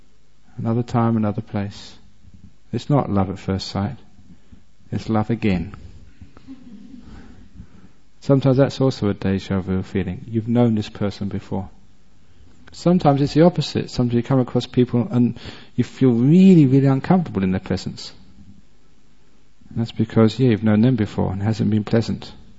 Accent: England, United Kingdom; I was born and brought up in England.

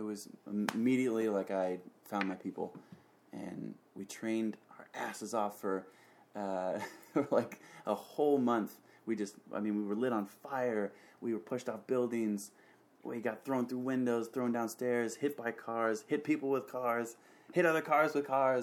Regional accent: Washington, United States; I was a stone's throw from where I grew up, and it was meant to be.

